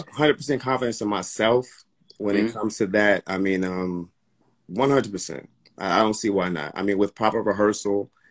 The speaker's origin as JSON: {"language": "English", "town": "Linden", "country": "United States", "said": "But I came back out here, ultimately graduated from Linden High School. I'm from Linden."}